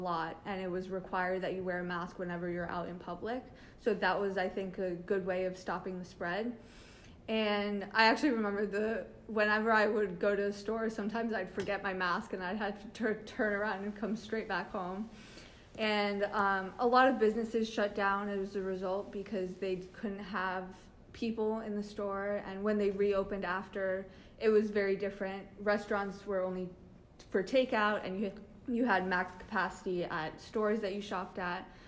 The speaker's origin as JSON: {"language": "English", "town": "Reading", "region": "Connecticut", "country": "United States", "said": "I'm a freshman at Northeastern University studying behavioral neuroscience, and I'm from Reading, Connecticut."}